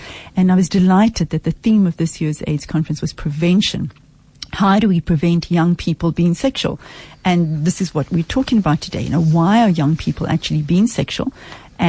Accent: Bloemfontein, Free State, South Africa; born or raised there

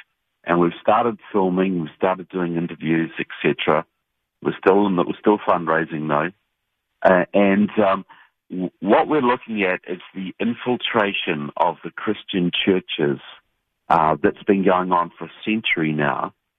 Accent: New Zealand; now in United States; I'm obviously from New Zealand by my accent, but I've been coming here about 10 years now

